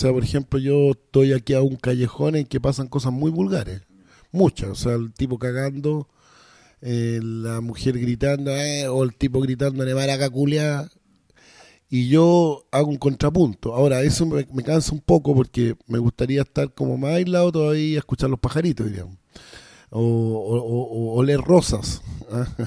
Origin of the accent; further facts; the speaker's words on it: Palestine; Un palestino la piensa primero a ver si el negocio es bueno o no, por ejemplo. Es una crítica a mi pueblo.